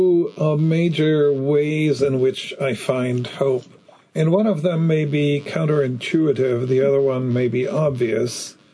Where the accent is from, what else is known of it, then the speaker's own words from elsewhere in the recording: Germany; English is a second language; growing up in Germany after the war.